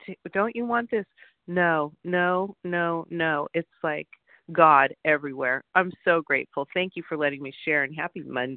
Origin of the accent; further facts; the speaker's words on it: California, United States; from Southern California, and I'm a compulsive overeater.